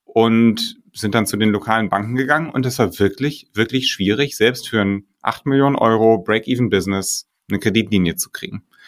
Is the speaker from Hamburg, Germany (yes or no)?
yes; Hamburg, Germany; ich komme aus Hamburg